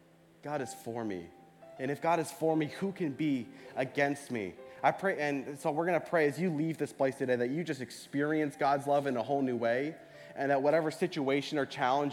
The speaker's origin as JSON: {"language": "English", "region": "Nova Scotia", "country": "Canada", "tie": "born or raised there", "said": "I was in my hometown in Nova Scotia last week, and I walked into the youth group that I got saved at."}